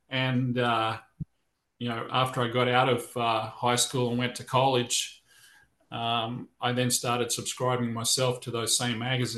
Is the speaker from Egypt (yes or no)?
no; Australia; also born or lived in New South Wales / Queensland; now in Michigan, United States; I live in Michigan in the United States. Originally, I'm from Australia, and I've lived in two different states in Australia, New South Wales and Queensland predominantly. Also lived in Western Australia for a short period. Lived in several states here in the US